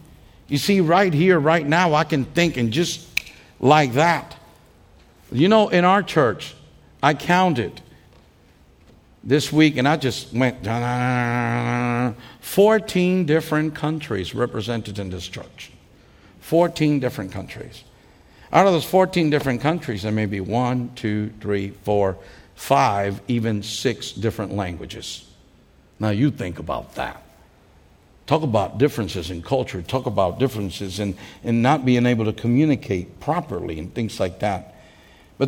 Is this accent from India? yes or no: no; Puerto Rico; You see, I grew up in Puerto Rico. There's a bunch of Puerto Ricans.